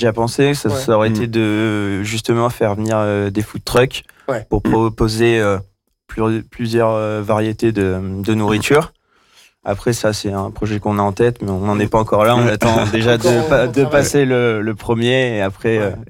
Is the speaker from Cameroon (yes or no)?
no; Montluçon, Auvergne-Rhône-Alpes, France; Alors, on est Desertines, exactement. Ouais. Mais on a grandi à Montluçon et on est tout le temps resté à Montluçon.